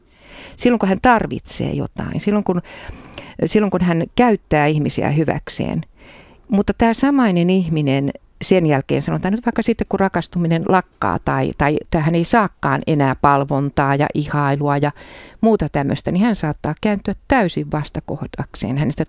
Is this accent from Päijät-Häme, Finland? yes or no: no; Ostrobothnia, Finland; kun mä oon itse Pohjanmaalta